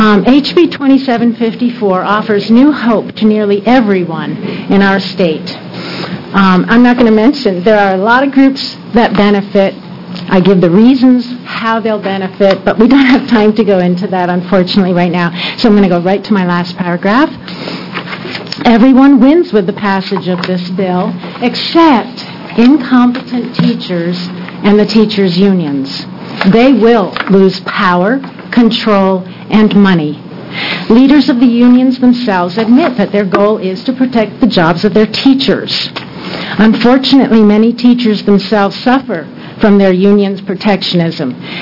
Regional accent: Beaverton, Oregon, United States; from Beaverton, and I'll try to talk really fast.

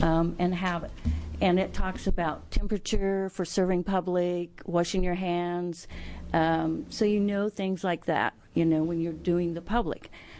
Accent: Halfway, Oregon, United States; I grew up in Halfway, Oregon, so I can tell you about bread in Halfway, Oregon.

